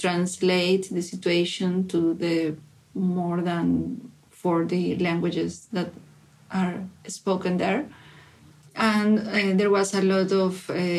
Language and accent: English; Peru; English is a second language; moved away as an adult; I am originally from Peru. I lived there most of my life until the age of 35.